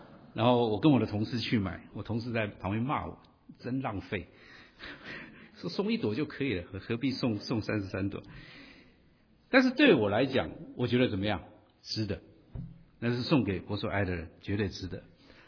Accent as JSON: {"language": "Chinese", "country": "China", "lives_now": "United States", "said": "我们在美国生活，老中来到这里，基本上我很少碰到我们中国人"}